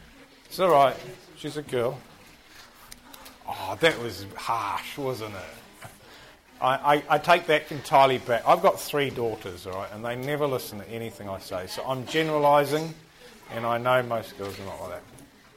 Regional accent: New Zealand; I'm a Kiwi, so forgive me.

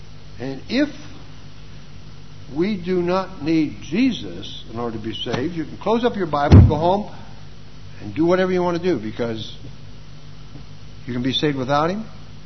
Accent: United States; In fact, I come from America

